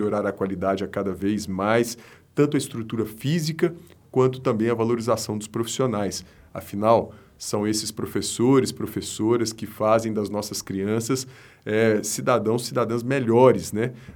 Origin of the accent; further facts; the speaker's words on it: Passos, Minas Gerais, Brazil; Tive uma votação muito representativa em Passos, que é a minha terra natal